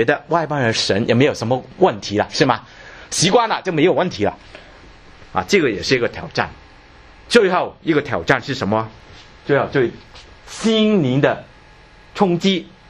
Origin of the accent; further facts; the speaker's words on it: China; 我们中国人就没有关系了啊，什么都觉得很好吃。